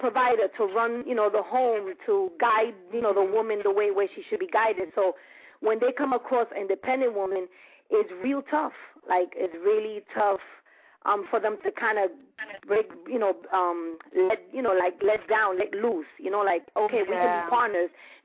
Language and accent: English; Bronx, New York, United States; I'm a Latin woman. My mother and father were both born in Puerto Rico. I was born in Bronx, New York, so I'm a New Yorican. But my household, my mother has always spoke Spanish